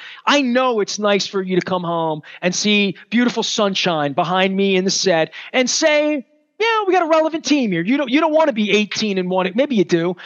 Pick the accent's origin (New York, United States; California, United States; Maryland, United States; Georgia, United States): Maryland, United States; Baltimore; accent: Baltimore; Is it my Ballmer accent?